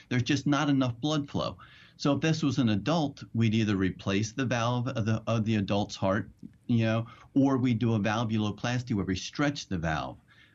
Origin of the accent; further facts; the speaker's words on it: New Jersey, United States; I grew up in Jersey. And in New Jersey, just like in New York, you can abort a baby